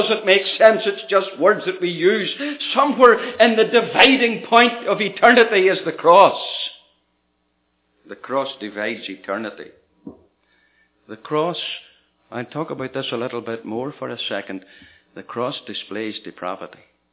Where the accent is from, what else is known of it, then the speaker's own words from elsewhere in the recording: Ireland; because I'm Irish.